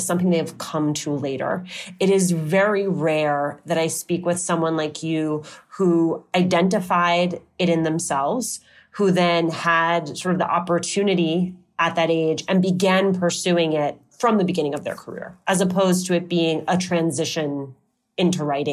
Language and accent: English; Union City, New Jersey, United States; I grew up in Union City.